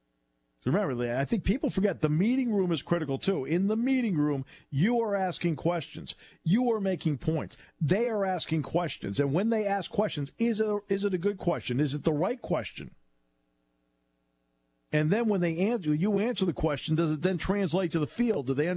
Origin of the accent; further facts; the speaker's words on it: Hartford, Connecticut, United States; as I'm speaking in his hometown of Boston on Saturday, he's speaking in my hometown of Hartford on Thursday.